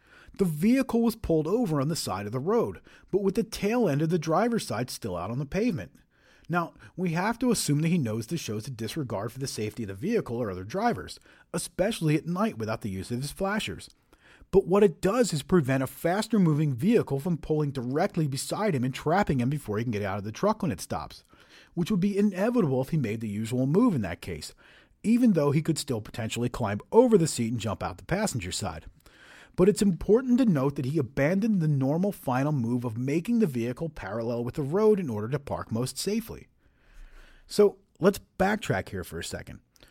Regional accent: Pennsylvania, United States; but I grew up in Pennsylvania

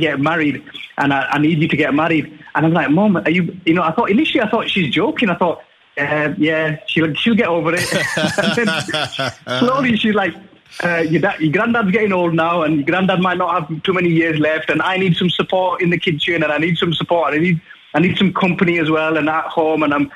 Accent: England, United Kingdom; I'm British, I'm English.

